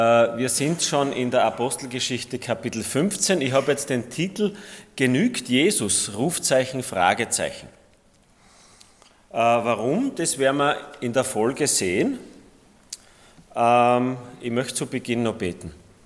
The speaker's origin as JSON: {"language": "German", "region": "Styria", "country": "Austria", "said": "wir sind in Österreich, wir sind in der Steiermark, wir sind Steirer mit verschiedenen Wurzeln vielleicht"}